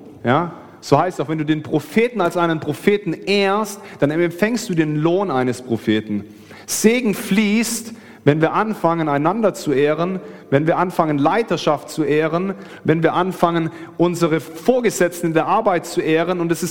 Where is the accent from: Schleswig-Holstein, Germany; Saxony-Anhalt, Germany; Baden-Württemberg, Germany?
Baden-Württemberg, Germany; weil wir kommen so aus dem Schwabenland